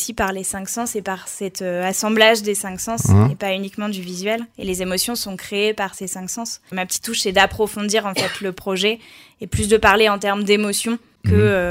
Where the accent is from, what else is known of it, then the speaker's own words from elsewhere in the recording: Bourgogne-Franche-Comté, France; Je n'ai pas l'accent aveyronnais, je viens de Bourgogne au départ.